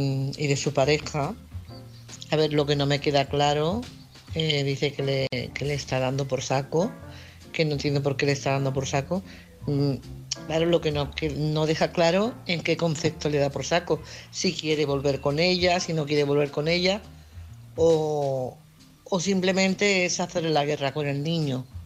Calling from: Barcelona, Catalonia, Spain; de Barcelona.

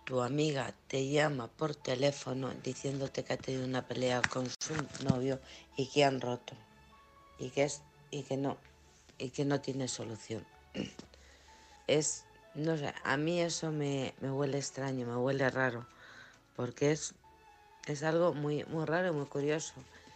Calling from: Alcorcón, Community of Madrid, Spain; de Alcorcón.

